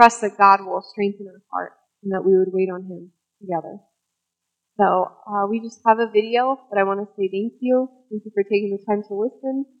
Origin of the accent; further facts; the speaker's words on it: United States; I'm the American. I have a car. I've always had a washing machine, you know. I have not had the same life experience growing up.